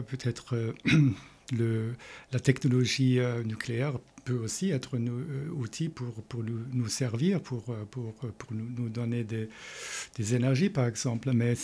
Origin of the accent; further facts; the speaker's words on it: Germany; je suis allemande, et je suis mathématicienne, formée aux États-Unis et en Allemagne.